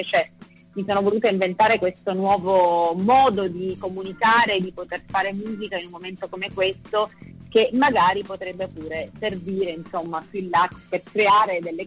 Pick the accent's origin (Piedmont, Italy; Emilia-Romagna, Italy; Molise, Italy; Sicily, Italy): Sicily, Italy; io sono siciliana e sono una molto legata alle mie radici.